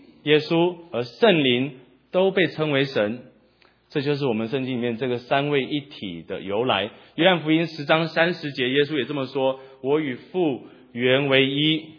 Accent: Taiwan; 我就取笑我们台湾人，我们台湾人讲话就有这个口音

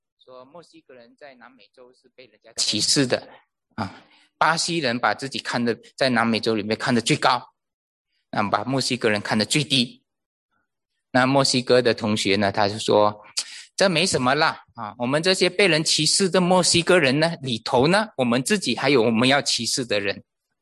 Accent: Malaysia; 我是马来西亚来的，在马来西亚，华人在马来西亚是二等公民啊。

